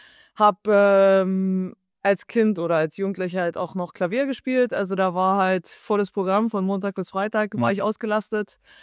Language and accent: German; Forst, Brandenburg, Germany; now in Leipzig, Germany; Ich bin in Forst geboren, bin in Forst groß geworden, bin in Forst zum Radsport gekommen und über den Radsport dann nach Cottbus an die Sportschule und jetzt über Freiburg meinem Jahr Studium in Chemnitz, jetzt in Leipzig gelandet